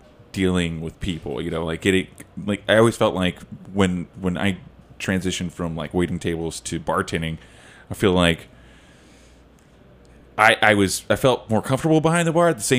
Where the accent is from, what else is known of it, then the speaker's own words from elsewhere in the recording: Lone Wolf, Oklahoma, United States; growing up in a small town myself in Lone Wolf, Oklahoma